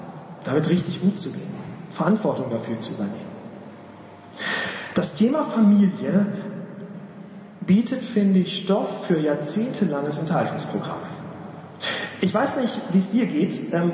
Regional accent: Bielefeld, North Rhine-Westphalia, Germany; Kommt aus meiner Heimatstadt Bielefeld.

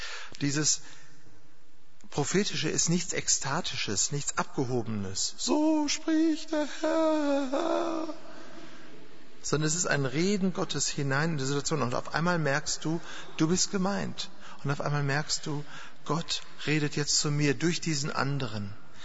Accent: Duisburg, North Rhine-Westphalia, Germany; ich war noch Student in Marburg und fuhr immer in meine Heimatstadt, eine der schönsten Städte Deutschlands, im Ruhrgebiet, Duisburg

